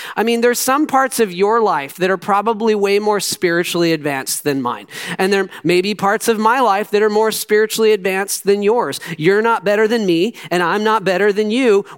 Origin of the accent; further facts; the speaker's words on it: United States; Listen, as an American, my personal freedom is one of my most treasured beliefs and realities that I enjoy every single day living in this country.